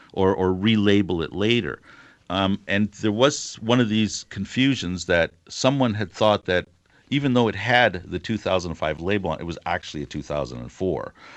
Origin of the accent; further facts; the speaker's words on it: Canada; as a Canadian wine journalist, and this is a Canadian wine, I'm always concerned that maybe I'm just a little biased for my own wines.